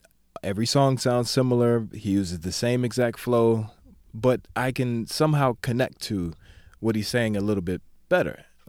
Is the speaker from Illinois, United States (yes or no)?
no; Maryland, United States; also born or lived in Southern US; don't consider myself a true Southerner because mm-hmm. I grew up in Maryland, but mm-hmm. I spent enough time in the South.